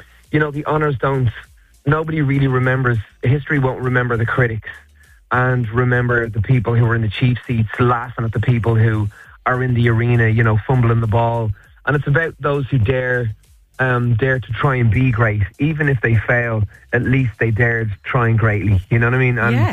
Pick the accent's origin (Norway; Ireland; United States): Ireland; that's the best part about being Irish, is it never goes to your head.